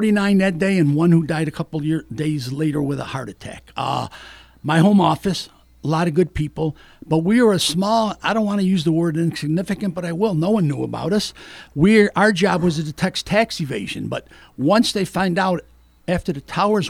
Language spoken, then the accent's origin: English; Utica, New York, United States; Well, like you said, I grew up in East Utica, but the interesting factor, which I know had a lot to do with becoming a good undercover agent, was growing up in East Utica, you know, around